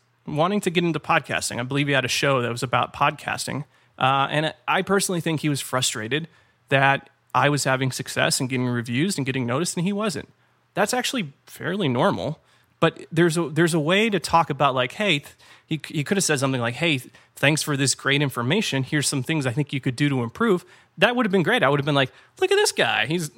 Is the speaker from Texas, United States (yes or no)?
no; California, United States; I'm from California. I'm a little more laid back.